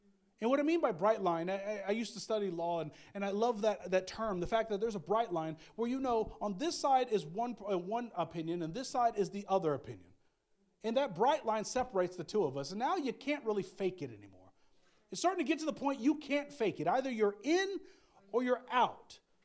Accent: United States; we grew up in America where it was everybody was Christian.

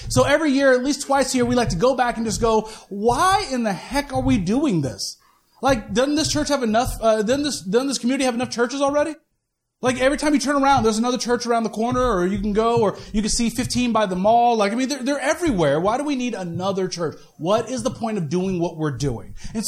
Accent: Kansas City, Missouri, United States; Because if you guys don't know, I'm from Kansas City, you know, where things are open past 9 o'clock. And so I wanted to go back home, the land of Quick Trip, you know, stuff that's good and barbecue.

